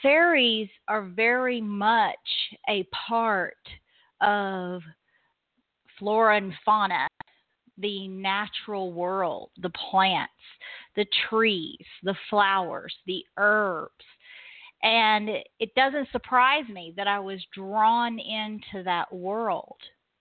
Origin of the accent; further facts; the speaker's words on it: California, United States; born there; I was born in California, and I can still remember in our front yard, we had bearded irises growing and fuchsias.